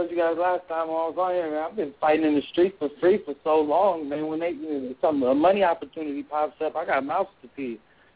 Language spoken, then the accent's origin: English; Concord, California, United States; I'm from Barrie, Concord, California.